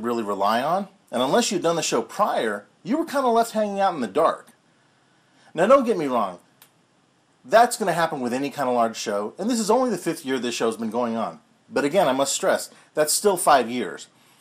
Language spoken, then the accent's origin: English; Kansas City, United States; This is one that's here in my hometown, Kansas City.